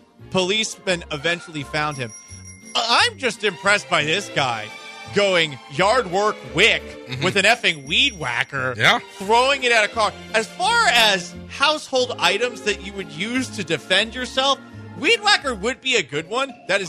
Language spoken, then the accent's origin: English; Florida, United States; So the weed whacker that I had when I was growing up in Florida, and the grass in Florida is like just super thick, that St. Augustine stuff.